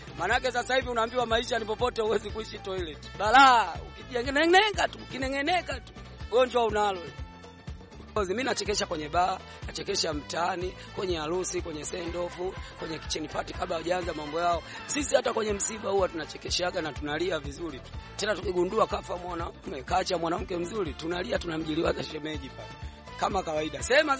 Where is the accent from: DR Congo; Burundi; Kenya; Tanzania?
Tanzania; Morogoro; si tulizaliwa mapacha. Lakini kwetu kabisa nilikotokea, nimetoka Morogoro, mimi ni Mnguru.